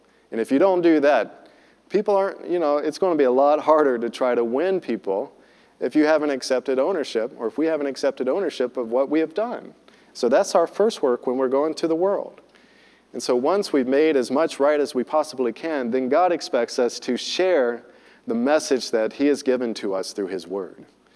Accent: the South, United States; Now, I come from the South, and the South is kind of notorious for a certain sect of evangelicals, Christians

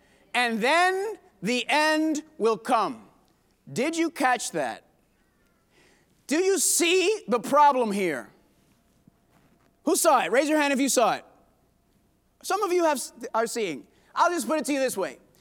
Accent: Puerto Rico; I'm from Puerto Rico. Puerto Rico's an island, and it's still there.

